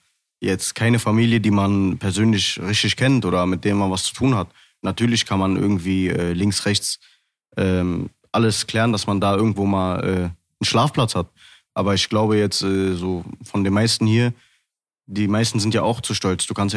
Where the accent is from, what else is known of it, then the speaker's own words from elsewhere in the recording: Germany; Ich kann ja nicht mich integrieren, wenn ich hier aufgewachsen und also wenn ich hier geboren bin. Ich bin ja schon Deutscher.